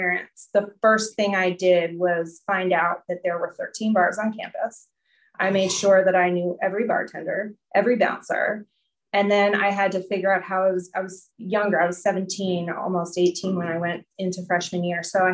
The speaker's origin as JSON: {"language": "English", "town": "Potomac", "region": "Maryland", "country": "United States", "tie": "born or raised there", "said": "I grew up in Maryland. I grew up in Potomac, Maryland, and I have a wonderful family."}